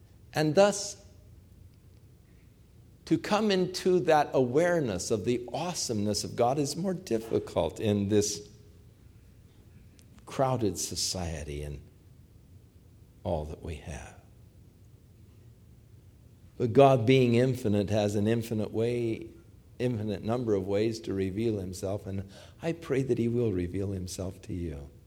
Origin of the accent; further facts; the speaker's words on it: Ventura, California, United States; When I grew up in Ventura, the population was just 5,800 people.